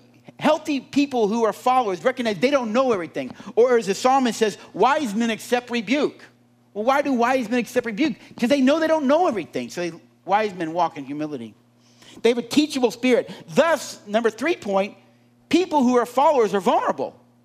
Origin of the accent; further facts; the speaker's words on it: the South, United States; Now, I'm from the South, so I'm using a Robert E. Lee story